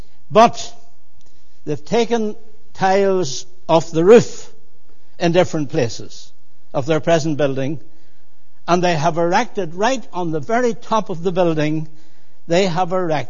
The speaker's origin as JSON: {"language": "English", "town": "Larne", "region": "Northern Ireland", "country": "United Kingdom", "said": "Well, I come from Larne, and I could say lots of things about Larne this morning, but the one thing that I want to say is this, that we in Larne are a very religious people."}